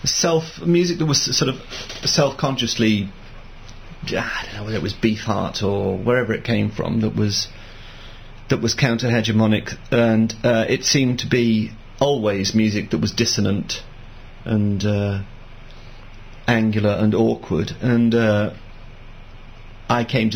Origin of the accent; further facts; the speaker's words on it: Wales, United Kingdom; I grew up in South Wales, listening only to pop music